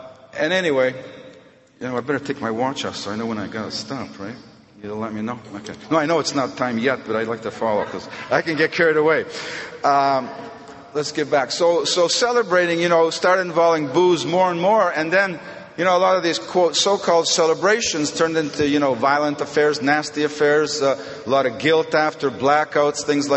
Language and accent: English; Toronto, Ontario, Canada; moved away as an adult; also born or lived in Montreal / Manitoulin Island; I'm Canadian. Born in Toronto, and I lived my first 27 years in Canada. A little bit of Montreal, a little bit of Manitoulin Island. Geographic cures, right? And then it took me south to the United States, where I spent 35 years.